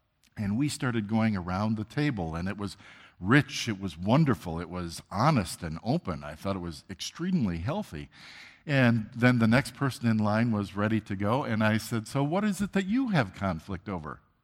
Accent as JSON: {"language": "English", "region": "Wisconsin", "country": "United States", "tie": "born or raised there", "said": "A few weeks ago, we as a family went to my hometown and home country of Wisconsin. We do that twice a year."}